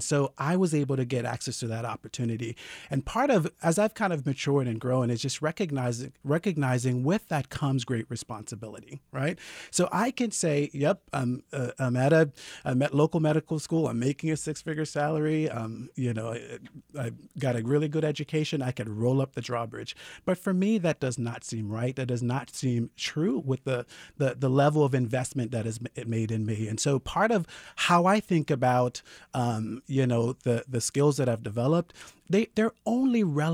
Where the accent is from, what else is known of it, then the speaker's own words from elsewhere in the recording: Jamaica; the small village that I was raised in Jamaica, right?